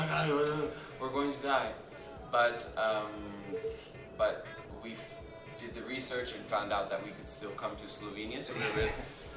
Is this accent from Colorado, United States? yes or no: yes; Denver, Colorado, United States; and I'm from Denver.